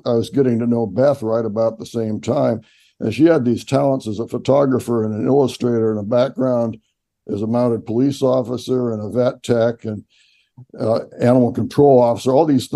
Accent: Berkeley, California, United States; moved away as an adult; also born or lived in Quebec; now in Whidbey Island, United States; I'm originally from Berkeley. Lived and worked for a long time in Quebec, then in other parts of the U.S. Landed here in 1996.

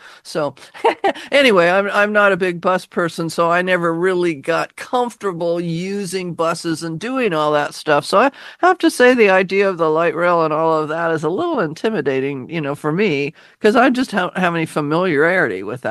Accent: Laurelhurst, United States; in growing up in Laurelhurst, I mean, we walked to school for grade school, and then in junior high and high school, we carpooled and didn't do buses.

